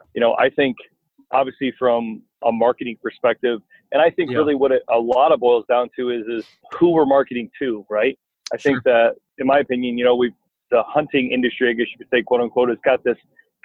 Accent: Iowa, United States; I was born and raised in Iowa, lived in Iowa my whole life.

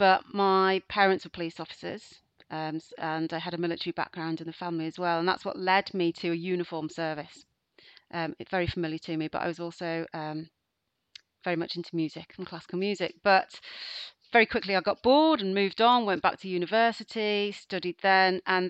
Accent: Liverpool, North West England, United Kingdom; And I decided to come back home. I'm from Liverpool

